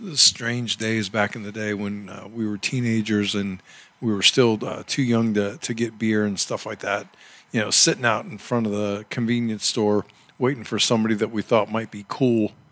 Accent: Maryland, United States; I was born in Maryland.

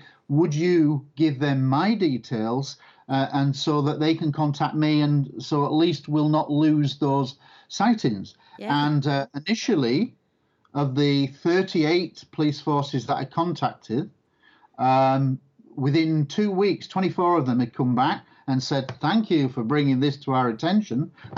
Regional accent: Scunthorpe, Yorkshire and the Humber, United Kingdom; born there; I was born in Scunthorpe, in what is now Lincolnshire, but then Humberside

